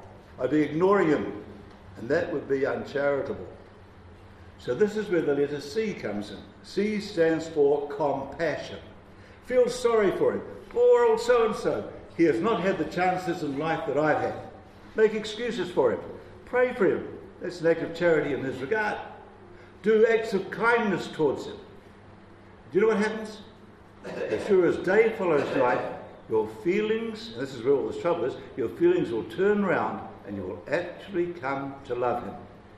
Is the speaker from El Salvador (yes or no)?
no; New Zealand; Now, as a New Zealander, of course, I think